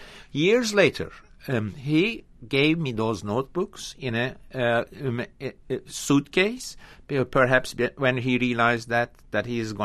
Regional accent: Istanbul, Turkey; English is a second language; now in New York, United States; My hometown is, of course, Istanbul, where I spent almost more than 50 years. But that New York is my second hometown

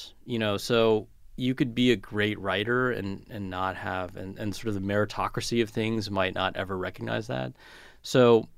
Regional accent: California, United States; when I was a kid and growing up in California, everything like New York publishing, magazines, all these things, they just seemed like a million miles away.

